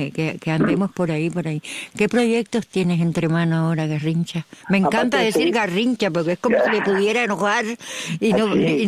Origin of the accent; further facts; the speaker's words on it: Cuba; moved away; desde la primera vez cuando salí de Cuba, hace 30 años ya, me preguntaron cómo podría ser la solución cubana